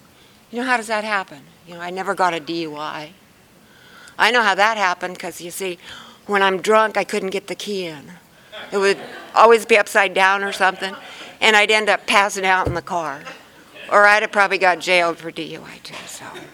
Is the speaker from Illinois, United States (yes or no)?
no; Tustin, California, United States; from Tustin. Moved up here about 3 years ago